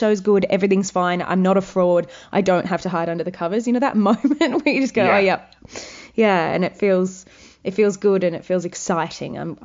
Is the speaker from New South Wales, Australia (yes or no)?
yes; Wagga Wagga, New South Wales, Australia; you know, I'm from Wagga Wagga.